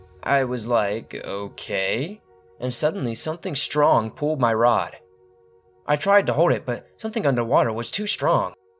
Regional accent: Louisiana, United States; Growing up in Louisiana along the Sabine River, where the mouth of the Anacoco Creek runs in, I heard about legends of monsters, ghosts, and lost treasures

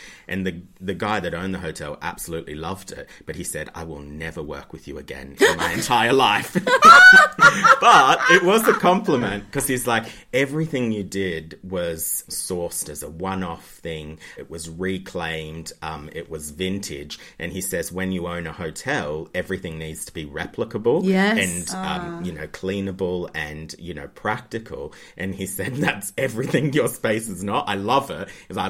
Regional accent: Australia; Apart from rearranging the furniture and picking colours of my room, Australians are so less adventurous in design. I think because we have such a co

